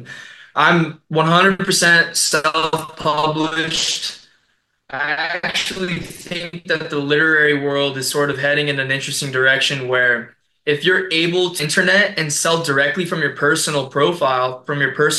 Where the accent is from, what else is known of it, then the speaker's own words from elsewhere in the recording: California, United States; it's set in my hometown of Orange County, primarily in Laguna Beach